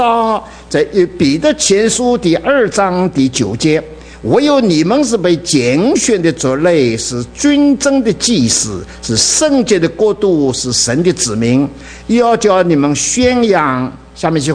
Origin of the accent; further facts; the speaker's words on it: Dinghai, Zhejiang, China; 我家乡是在定海的，佛教很兴旺。哎呀，我的定海的，你马路上走路保证你不到十分钟有个庙。